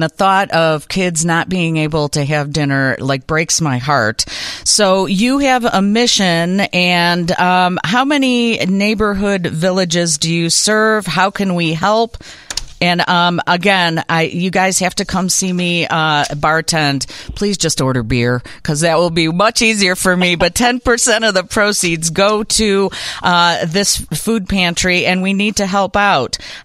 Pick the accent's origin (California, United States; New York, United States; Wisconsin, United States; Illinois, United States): Illinois, United States; Brookfield; I grew up in Brookfield